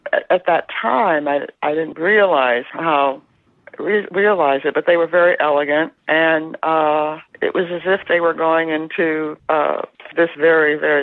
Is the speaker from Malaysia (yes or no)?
no; Columbia, United States; now in Chicago, United States; growing up in Columbia, my earliest memories were of my mother and her bridge club, the Bridgettes